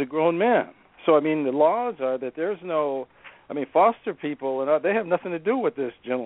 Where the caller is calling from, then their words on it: Minneapolis, Minnesota, United States; I'm calling from my palatial estate in South Minneapolis.